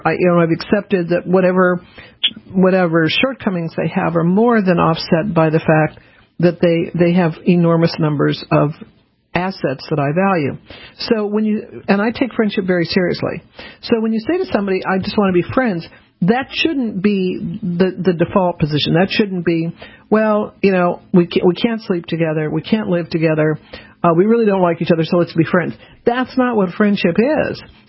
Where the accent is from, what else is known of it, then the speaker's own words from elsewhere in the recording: Denver, Colorado, United States; growing up in Denver, trick-or-treating, it always snowed on Halloween. I'm just not quite so used to it in the Northeast here